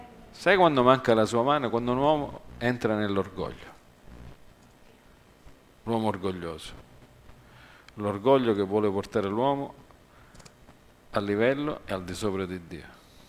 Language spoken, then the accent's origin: Italian; United States; Io sono cresciuto in America, però ho fatto qualche anno qua, ho imparato qualcosa.